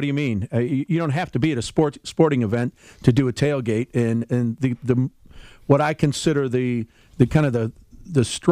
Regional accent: Charlotte, Michigan, United States; I grew up in Charlotte, south of Lansing, got some great friends.

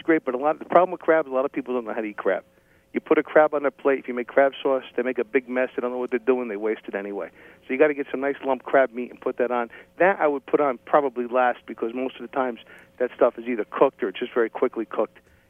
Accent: New Jersey, United States; Well, you know, I'm from Jersey, okay?

